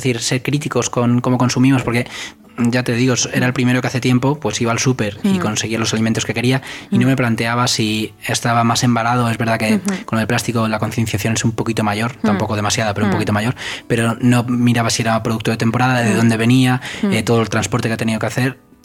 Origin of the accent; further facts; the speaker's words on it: Madrid, Community of Madrid, Spain; Por ejemplo, en Madrid, de donde soy yo